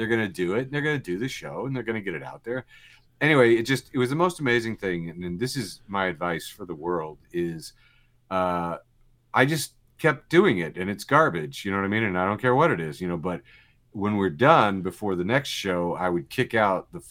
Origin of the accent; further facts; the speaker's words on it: United States; I'm an American